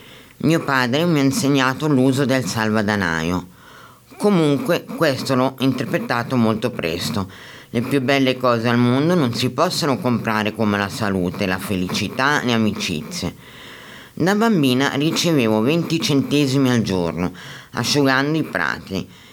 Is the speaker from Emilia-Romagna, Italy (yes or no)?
yes; Parma, Emilia-Romagna, Italy; Quando mi recavo a Parma, mia città natale